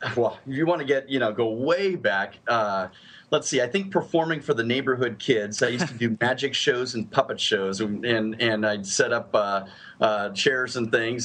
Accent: Hayward, California, United States; also born or lived in Minneapolis; took a lot of kids' classes where I grew up in Hayward, California. And then I ended up going to a performing arts high school in Minneapolis

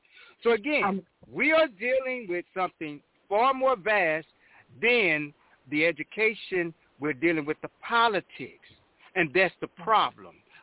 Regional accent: Texas, United States; I'm from Stop 6, just like they came and they said they were going to have an academy at the middle school that I went to, Dunbar middle school

